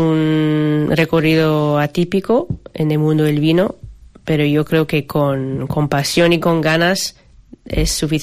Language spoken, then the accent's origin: Spanish; Hong Kong; Soy de Hong Kong, eso es. Nací y crecí allá. Mi madre es de China, de Shanghái, y mi padre es de Estados Unidos, pero lleva más de 40 años viviendo en Asia.